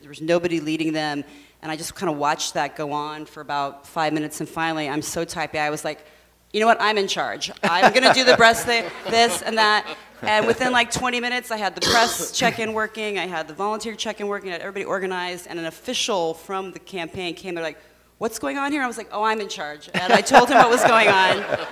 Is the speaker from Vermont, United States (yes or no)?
no; Pleasantville, Iowa, United States; I'm from Pleasantville, Iowa.